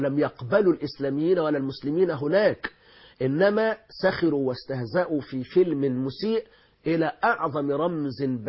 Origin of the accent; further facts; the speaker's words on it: Egypt; نحن في بلادنا مصر